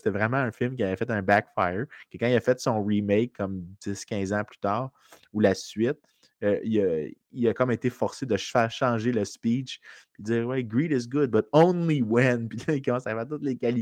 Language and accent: French; Montreal, Quebec, Canada; Pas juste parce que je suis Montréalais.